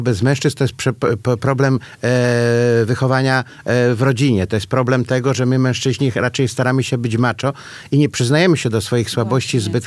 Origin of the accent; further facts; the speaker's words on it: Lower Silesian Voivodeship, Poland; ja pochodzę z Dolnego Śląska i tam szereg rodzin to rodziny były górnicze.